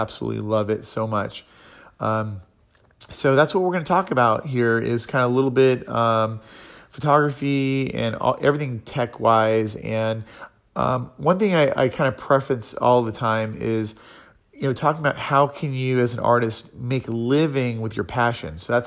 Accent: Florida, United States; also born or lived in Massachusetts; I was born in Massachusetts, mostly grew up in Florida, and discovered photography when I was 13.

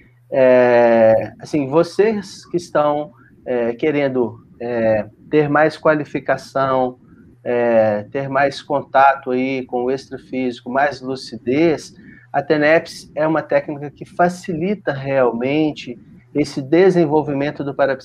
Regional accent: Belo Horizonte, Minas Gerais, Brazil; eu como vim do espiritismo, atuei muito tempo no espiritismo e sou de BH, aqui o fluxo da religião é muito intensa

